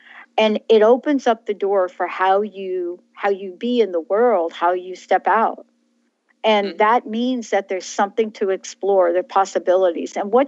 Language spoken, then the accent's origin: English; New York, United States; I'm from New York. We don't stay on the phone with wrong phone numbers.